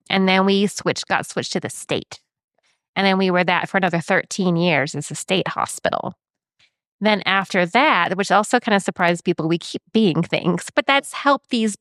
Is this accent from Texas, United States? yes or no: yes; Dallas, Texas, United States; And I'm from Dallas area.